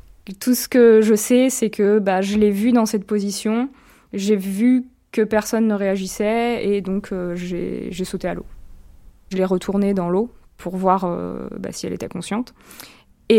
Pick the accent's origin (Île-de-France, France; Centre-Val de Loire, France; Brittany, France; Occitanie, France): Brittany, France; J'ai 35 ans. J'habite en Eure-et-Loire. Et je suis originaire de Bretagne.